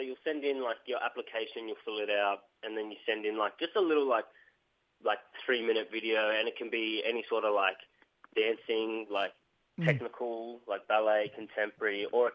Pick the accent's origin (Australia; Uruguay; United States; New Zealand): Australia; New South Wales; So I grew up in the Blue Mountains, which is Darug and Gunungurra country, but my grandmother's country is Dungari, and she's from Kempsey.